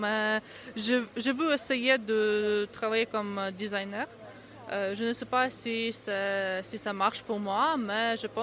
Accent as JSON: {"language": "French", "country": "Ukraine", "second_language": "French", "said": "Oui, j'ai 24 ans, je suis ukrainienne."}